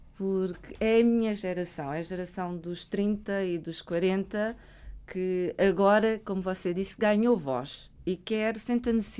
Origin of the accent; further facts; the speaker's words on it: Portugal; also born or lived in Brazil / Greece / Denmark / England; Eu tenho as minhas raízes em Angola, mas sou apenas angolana? Não. Cresci em Portugal? Sou portuguesa? Também não. Vivi no Brasil, vivi na Grécia, vivi na Dinamarca, vivi em Inglaterra.